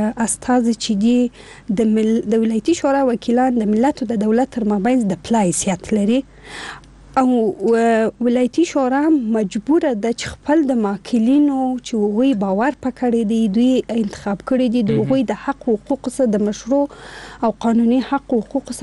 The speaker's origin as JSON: {"language": "Pashto", "country": "Afghanistan", "said": "زه افغان یم او موږ ټول یو افغان یم"}